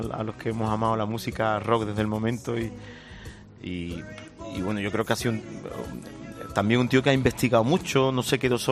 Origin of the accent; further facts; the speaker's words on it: Andalusia, Spain; y yo como andaluz pues siempre me identifiqué con ellos